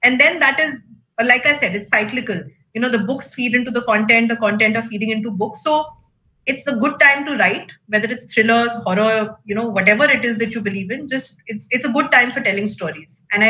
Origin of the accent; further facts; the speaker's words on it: Kanpur, Uttar Pradesh, India; I'm from Kanpur. My Hindi is as good as my English.